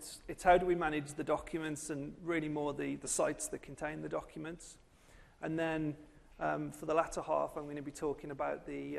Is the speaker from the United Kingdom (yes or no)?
yes; England, United Kingdom; now in Detroit, United States; I'm from England. I live in Detroit, and I moved there about 8 years ago to work with General Motors. But prior to that, worked in the UK